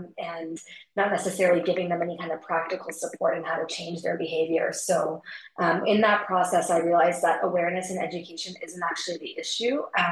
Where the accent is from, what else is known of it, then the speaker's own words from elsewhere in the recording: Vancouver, British Columbia, Canada; now in Kenya; I'm based in Kenya. I'm originally from Vancouver, Canada. My parents are from Tanzania and India.